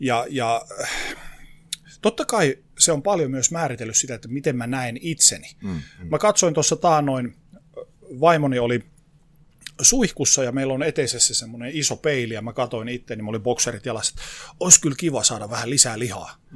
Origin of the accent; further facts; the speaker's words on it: Oulu, North Ostrobothnia, Finland; mä olen siis Oulusta kotoisin